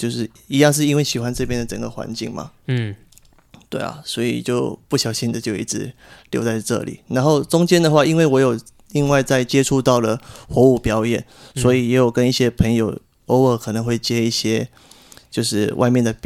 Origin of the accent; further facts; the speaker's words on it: Malaysia; now in Taiwan; 台湾其实现在已经接近我的一切了。马来西亚是我家乡，它是我的根，这个东西是没有办法改变的，就是它就是存在。马来西亚是根，然后台湾是家，